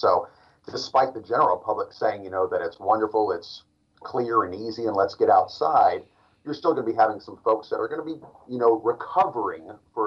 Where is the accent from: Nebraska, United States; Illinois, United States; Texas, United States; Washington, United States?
Texas, United States; Dallas; also born or lived in Baton Rouge; Born and raised in Dallas, Texas, although Peace Health was able to pluck me from the swamps of South Louisiana. I was down there for about 6 years in Baton Rouge.